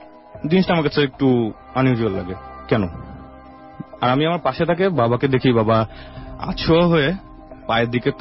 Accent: Dhaka, Dhaka Division, Bangladesh; আমি এসেছি ঢাকার হাজারবাগ থেকে।

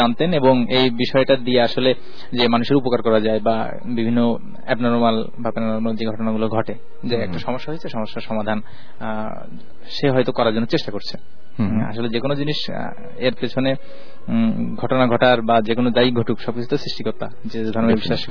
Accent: Bagerhat, Khulna Division, Bangladesh; Rajshahi university ছাত্র ছিলাম, আমার বাড়ি বাগেরহাট।

